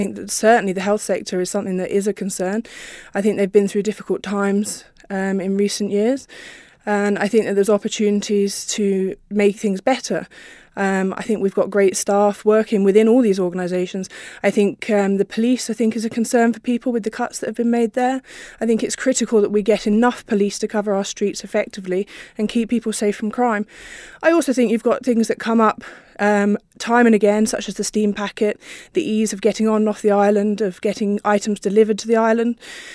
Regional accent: South East England, United Kingdom; moved away as an adult; now in Isle of Man; Originally, I'm from Berkshire in the south of England. Been coming on holiday to the island since a child.

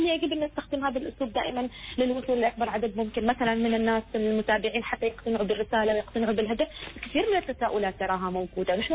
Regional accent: Oman; وبعدنا ما صار عندنا أسلوبنا الخاص كعمانيين في هذا المجال.

